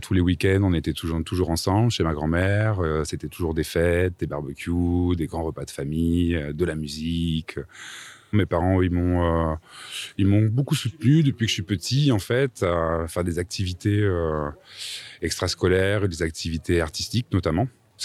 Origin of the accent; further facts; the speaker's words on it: Châteauroux, Centre-Val de Loire, France; C'est mon pseudo d'artiste, en fait. Je viens de Châteauroux, dans l'Indre.